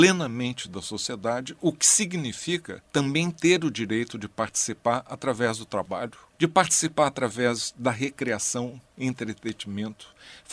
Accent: Brazil; born there; Quando eu nasci no Brasil, em 1945, a esperança de vida da minha geração era de 43 anos.

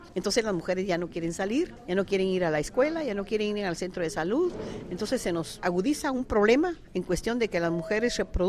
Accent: Guatemala; Yo soy guatemalteca y estamos luchando por una ley

